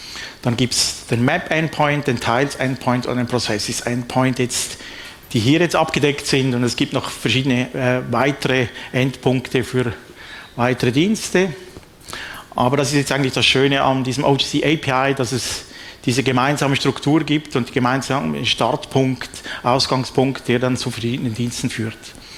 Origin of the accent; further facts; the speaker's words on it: Switzerland; wie Hans heute gesagt hat. Ich komme aus der Schweiz